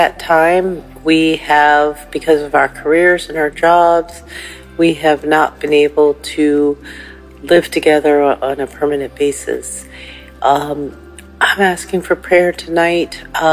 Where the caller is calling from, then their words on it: Tennessee, United States; and I'm calling from Tennessee